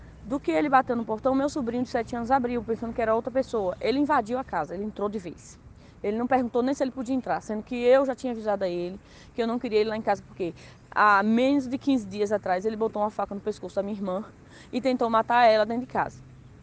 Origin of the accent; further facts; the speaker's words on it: Bahia, Brazil; moved away as an adult; now in Minas Gerais, Brazil; A gente não é de Minas Gerais, a gente é da Bahia e eu mesmo tenho 9 meses morando aqui.